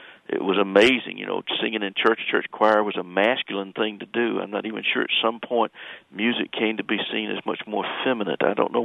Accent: the South, United States; even when I grew up in the South, that was not a song.

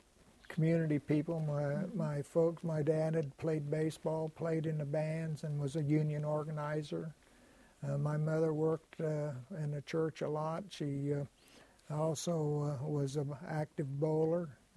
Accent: Danville, Illinois, United States; born there; I was born in Danville, Illinois on June 7th in 1925. My parents were of Prussian, German-Prussian extract.

